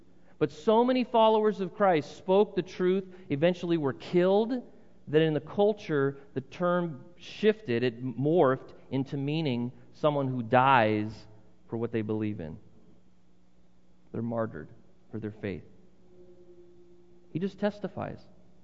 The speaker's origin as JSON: {"language": "English", "country": "United States", "said": "maybe particularly as a part of the Western culture or as an American"}